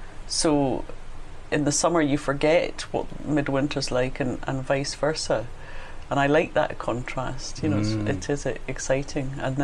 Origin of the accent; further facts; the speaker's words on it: Glasgow, Scotland, United Kingdom; now in Orkney, United Kingdom; I'm not native-born Orcadian. I was born in Glasgow, and my idea of landscape when I was growing up, it was, you know, the high mountains, Ben Lomond, and the west coast of Scotland.